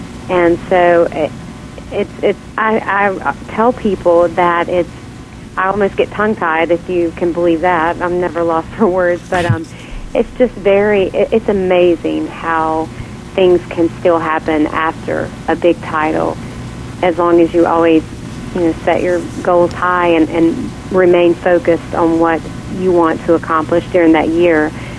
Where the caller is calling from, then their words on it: North Carolina, United States; I'm in North Carolina, right in the beautiful, near the beautiful Blue Ridge Mountains